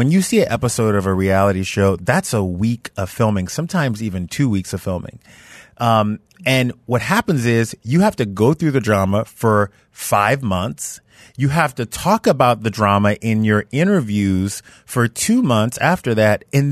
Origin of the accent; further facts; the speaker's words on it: Louisiana, United States; But yeah, I'm from Louisiana and I met this woman named Allie Landry.